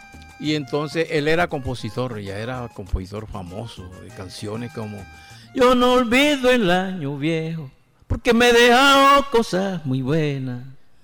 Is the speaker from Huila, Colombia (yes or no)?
no; Sincelejo, Sucre, Colombia; yo me di cuenta que mi pueblo, Sincelejo, no tenía una canción para identificar las fiestas